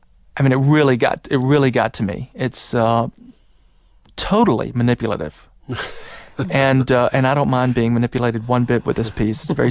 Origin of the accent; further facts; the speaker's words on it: Macon, Georgia, United States; I grew up in Macon, Georgia, but studied with a Hungarian teacher who gave me a fantastic Central European influence.